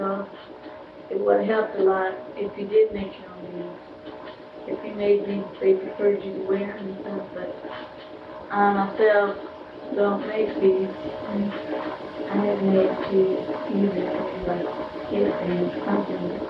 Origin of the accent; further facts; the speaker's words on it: Huntsville, Alabama, United States; also born or lived in Meridian, Mississippi; now in Philadelphia, United States; I was born in Meridian, Mississippi. I lived there in Meridian for 1 year. Then I moved to Huntsville, Alabama, where my father worked as a mechanical engineer on the Bessemer Marshall. So I stayed out there for 15 years before coming here to Philadelphia, where I now live.